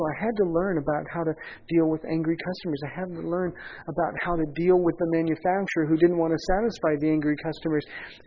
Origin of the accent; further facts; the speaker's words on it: Pomona, California, United States; Well, the opportunity came close to my hometown of Pomona.